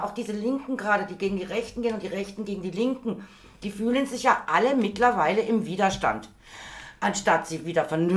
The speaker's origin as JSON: {"language": "German", "region": "Berlin", "country": "Germany", "tie": "born or raised there", "said": "Also ich bin ja in Berlin mal aufgewachsen"}